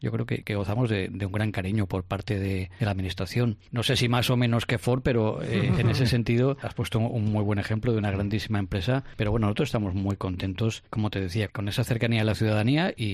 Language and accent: Spanish; Valencian Community, Spain; que somos de aquí, llevamos muchos años, somos valencianos todos